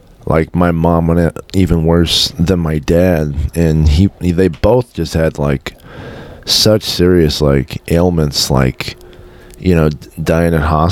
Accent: Moss Beach, California, United States; now in Turlock, United States; A lot of people think I'm from Stockton, or think, but I'm actually from the Bay Area, the Moss Beach, right next to Half Moon Bay. But I moved to Turlock in 2012.

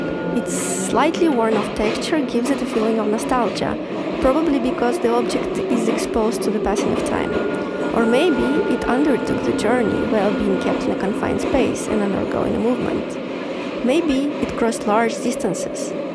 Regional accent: Almaty, Kazakhstan; I was born and raised in Almaty, Kazakhstan.

